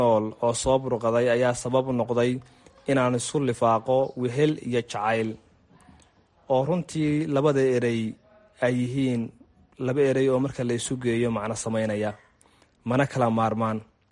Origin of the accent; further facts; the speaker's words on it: Hargeisa, Woqooyi Galbeed, Somalia; Waxa aan ku dhashay oo ku barbaaray magaalada Hargeysa